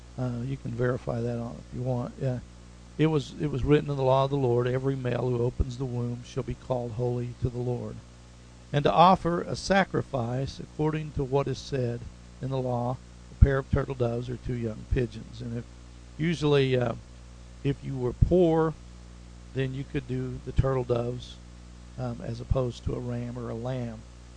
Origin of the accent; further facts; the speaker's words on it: Tulsa, Oklahoma, United States; I was living in Broken Arrow. I grew up in West Tulsa on the other side of the river.